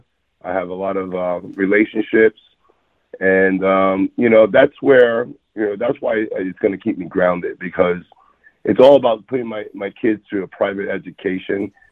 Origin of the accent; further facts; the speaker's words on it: New Jersey, United States; also born or lived in Queens; I was born in Queens, but moved over to New Jersey when I was young.